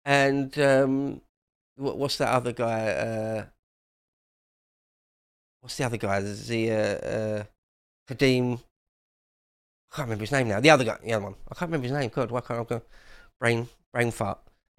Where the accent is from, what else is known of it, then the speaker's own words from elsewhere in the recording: England, United Kingdom; I am an English ultra. I'd be happy to describe myself that way.